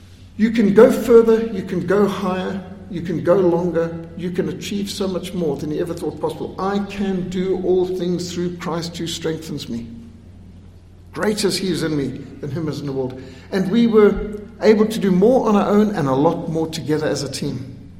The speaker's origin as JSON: {"language": "English", "country": "Zimbabwe", "tie": "born or raised there", "said": "When I was brought up in school in Rhodesia"}